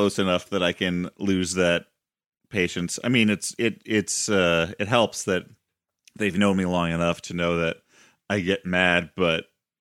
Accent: Eureka, Illinois, United States; I grew up in a small town called Eureka, Illinois, which it's got like 5,000 some people who live there now, but it was even smaller when I grew up.

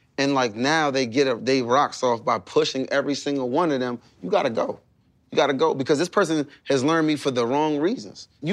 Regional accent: Nigeria; I'm Nigerian. Both of my parents are Nigerian, and I grew up very, very Nigerian.

